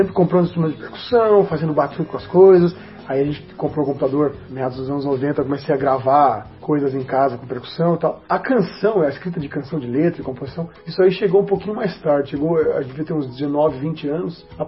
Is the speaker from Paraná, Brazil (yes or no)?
yes; Curitiba, Paraná, Brazil; Sou curitibano, 32 anos, sou professor de inglês, professor de música, sou compositor, jornalista formado, marido da Raquel, pai da Anabela, filho de um pai gaúcho, uma mãe catarina